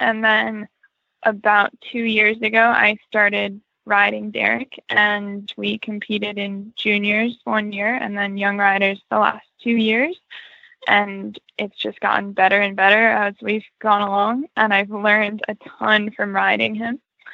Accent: North Carolina, United States; I am from North Carolina. I'm 19, and I've basically been a dressage rider my whole life.

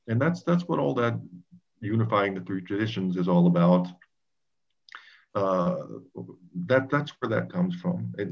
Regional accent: United States; I follow this with some interest because I'm an American

